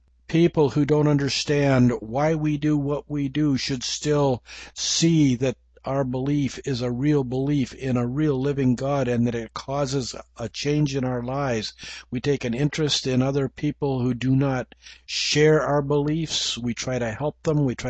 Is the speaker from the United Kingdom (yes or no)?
yes; England, United Kingdom; accent: English; You'll have to forgive my English accent for Greek names.